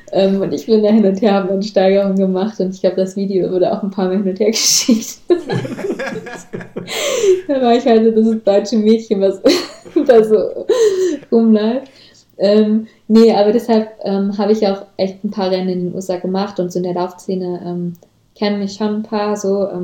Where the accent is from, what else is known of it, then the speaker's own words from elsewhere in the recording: Germany; Also da sagt dann jemand, hey, du kommst aus Deutschland, oder? Weil mein Akzent so stark ist